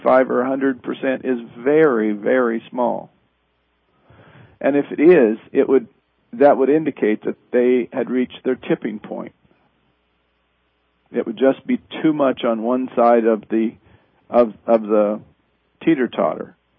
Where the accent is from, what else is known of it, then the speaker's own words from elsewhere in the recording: Midwest, United States; I am from the Midwest, and I used to go to carnivals as a kid.